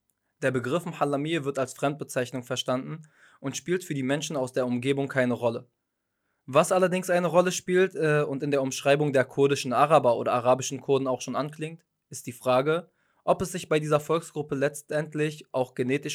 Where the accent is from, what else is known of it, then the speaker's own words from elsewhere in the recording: Lebanon; ich bin Libanese.